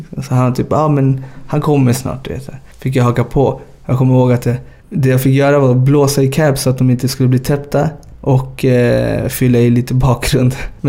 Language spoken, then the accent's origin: Swedish; Ekerö, Stockholm County, Sweden; när jag var liten på Ekerö